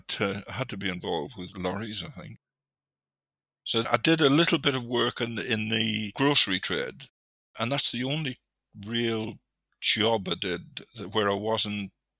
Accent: Northern Ireland, United Kingdom; I was brought up in County Tyrone in the mountains in Ireland, and without electricity, no water or television or telephone or anything like that.

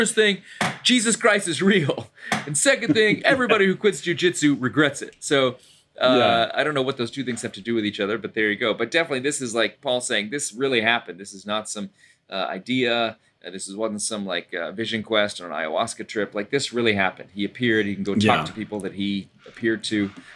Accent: North Carolina, United States; In growing up in North Carolina, after Dale Earnhardt passed on to his great reward, there were

